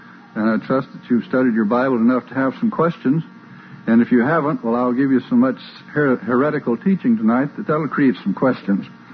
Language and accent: English; Hot Springs, Virginia, United States; It turns out that I'm from Hot Springs also, except it's Hot Springs, Virginia. And we do have a hot springs there.